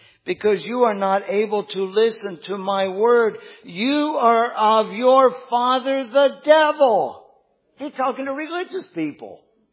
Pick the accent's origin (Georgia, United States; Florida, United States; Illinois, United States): Florida, United States; We had a garage door in the house I grew up in Florida.